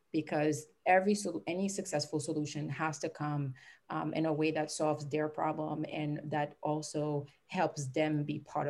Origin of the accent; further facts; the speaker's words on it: Haiti; now in United States; I was born and raised in Haiti. So by many measures, the poorest country in the Western Hemisphere, still struggling to emerge from that.